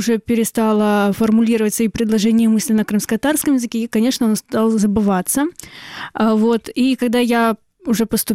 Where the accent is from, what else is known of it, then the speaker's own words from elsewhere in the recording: Bakhchysarai, Crimea, Ukraine; now in Kyiv, Ukraine; несмотря на то, что я из Бахчисара, это маленький город, это Киев, мегаполис.